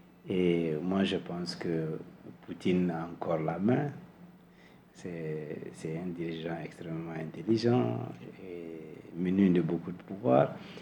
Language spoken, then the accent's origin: French; Mali; nous revenons tous à la raison, nous sommes tous des Maliens